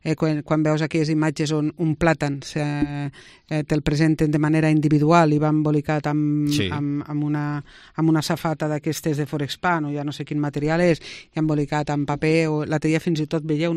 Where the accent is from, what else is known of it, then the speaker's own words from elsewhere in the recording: Lleida, Catalonia, Spain; som gent de Lleida